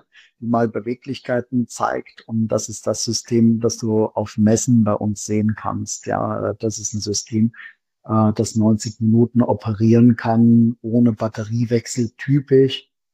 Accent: Fulda, Hesse, Germany; Das kennen wir hier auf dem flachen Land weniger bei uns in Fulda.

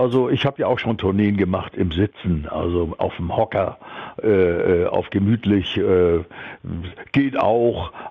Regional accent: Hamburg, Germany; wir waren ja so als Jugendliche in Hamburg auf St. Pauli Rock'n'Roll-Fans.

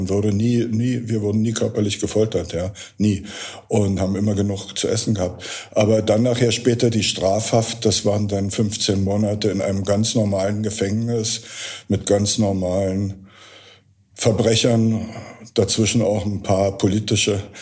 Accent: Berlin, Germany; als Berliner war es im NPD-regierten Dorf in Niedersachsen mit Wagenrädern an den weißen Häusern und kleinen Schubkarren mit Blumen drin, sagen wir mal, nicht so angenehm.

